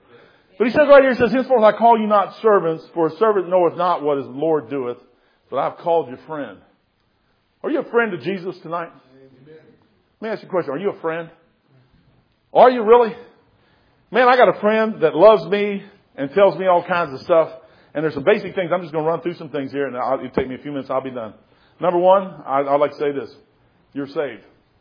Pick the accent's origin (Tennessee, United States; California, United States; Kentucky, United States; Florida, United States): Kentucky, United States; I'm a WWE from Kentucky.